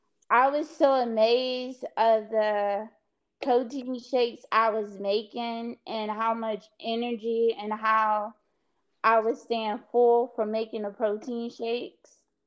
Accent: Chesapeake, Virginia, United States; Well, I'm from Chesapeake, Virginia.

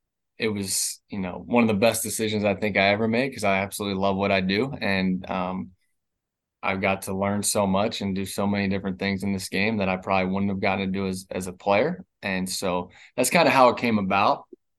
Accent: Sewell, New Jersey, United States; I grew up in Sewell, Blackwood, you know, in New Jersey. So it's probably about an hour from where Lakewood's at.

